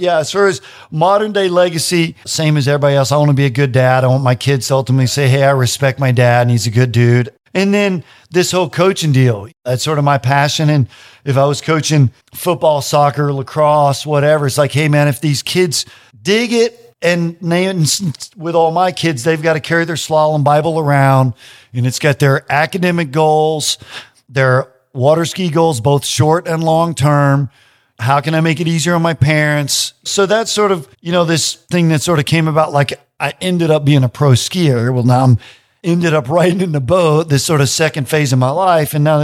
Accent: Arkansas, United States; I'm from LA. I'm from Lower Arkansas.

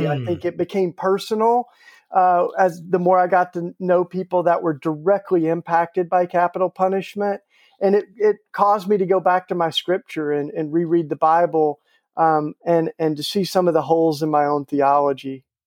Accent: Tennessee, United States; and I grew up in East Tennessee.

